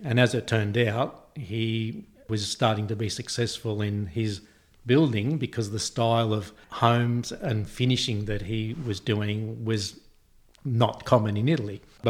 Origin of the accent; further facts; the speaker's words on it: Shepparton, Victoria, Australia; also born or lived in Cooma; So I was born in Cooma because of my father ending up working on the Snowy scheme. But when I was a couple of years old, my father, my mum and my three siblings, we all relocated to where I'm now living, which is in Shepparton in northern Victoria.